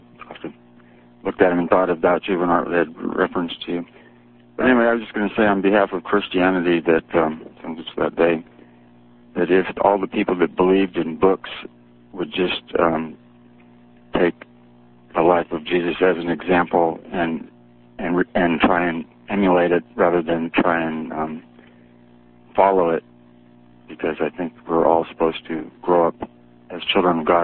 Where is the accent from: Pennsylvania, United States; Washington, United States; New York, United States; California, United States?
Washington, United States; I'm from Washington.